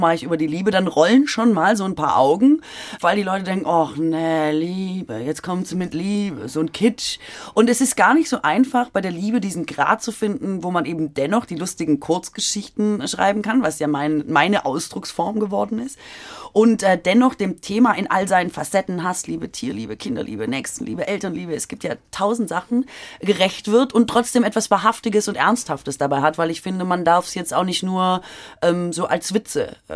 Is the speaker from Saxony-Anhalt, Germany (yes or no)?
no; Baden-Württemberg, Germany; ich bin ja Schwäbin